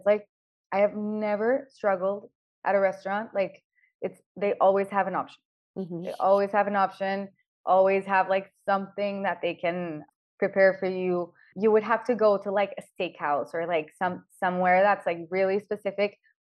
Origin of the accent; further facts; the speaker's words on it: Monterrey, Nuevo León, Mexico; I'm from Monterrey, Mexico, and there's a lot of meat consumption here.